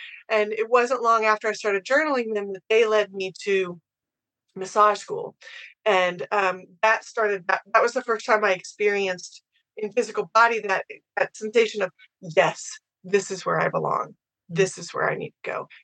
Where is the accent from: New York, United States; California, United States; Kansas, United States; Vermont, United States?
Kansas, United States; Ottawa; had gotten a job at my hometown, Ottawa University in Kansas